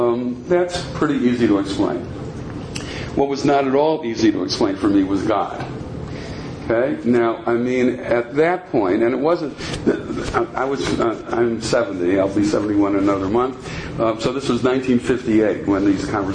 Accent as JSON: {"language": "English", "town": "Milwaukee", "region": "Wisconsin", "country": "United States", "tie": "born or raised there", "said": "I grew up in Milwaukee, not exactly the largest of Jewish communities, no Jewish restaurants whatsoever, no kosher restaurants, I mean, no day schools, so I was in public school throughout my life"}